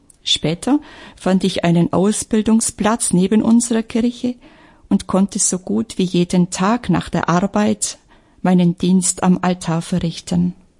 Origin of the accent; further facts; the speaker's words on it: Illerberg, Bavaria, Germany; Meine Heimat ist Illeberg, ein Dorf zwischen Neu-Ulm und Memmingen. Ich wuchs in einer religiösen Familie mit 4 Geschwistern auf.